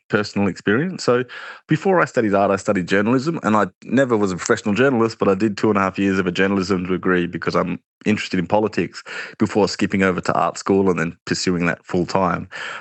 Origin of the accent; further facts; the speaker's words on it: Perth, Western Australia, Australia; I grew up in East Cannington, in Perth, and it's like it's a mix of people there, like ethnicities. There's a lot of Muslim kids there. There's all sorts of different things. A lot of Aboriginal kids, a lot of Islander kids, a lot of white kids.